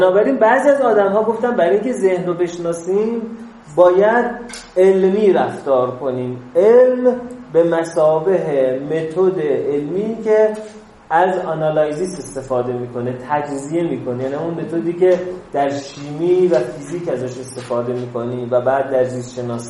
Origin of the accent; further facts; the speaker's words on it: Zabol, Sistan and Baluchestan, Iran; من میگم زابل شهر خودم رو میگم